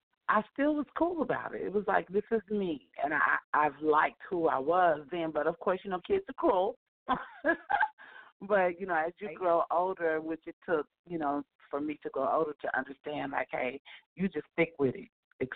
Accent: Cincinnati, Ohio, United States; also born or lived in Athens, Georgia; No, in Athens, Georgia, and then Cincinnati, Ohio.

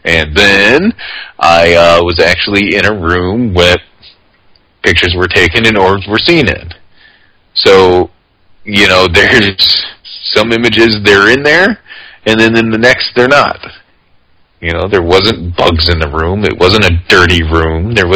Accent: Indiana, United States; I'm from Indiana, so you tell me where I stand with Kentucky, right?

